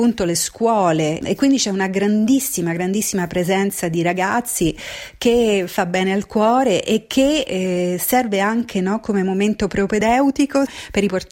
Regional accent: Rome, Lazio, Italy; Io come romana

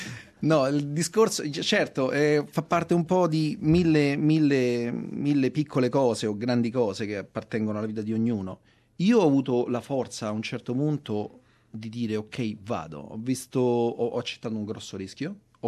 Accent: Guidonia, Lazio, Italy; also born or lived in Rome; now in Australia; Io ho 45 anni. Sono nato a Roma e vengo da Guidonia, che è una piccola città vicino Roma, e ho speso tutta la vita qui in Australia e lì a Roma, diciamo a Guidonia, come orafo.

